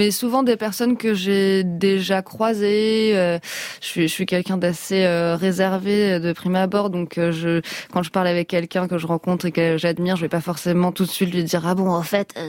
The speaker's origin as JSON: {"language": "French", "country": "France", "accent": "French", "said": "j'ai un accent français, mais bon, je parle plutôt bien anglais"}